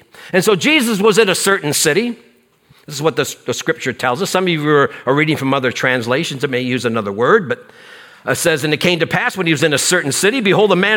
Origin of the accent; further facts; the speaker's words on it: Missouri, United States; I'm from Missouri. Show me, the show me state, right?